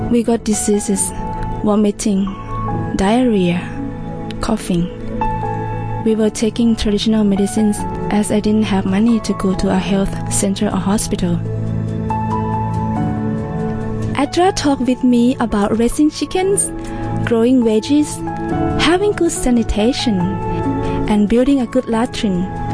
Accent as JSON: {"language": "English", "country": "Cambodia", "said": "I am 55 years old, and I am from Cambodia."}